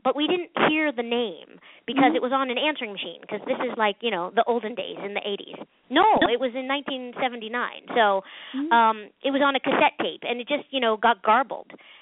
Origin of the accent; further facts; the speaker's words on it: Pennsylvania, United States; I was doing dinner theater work in my hometown in Pennsylvania.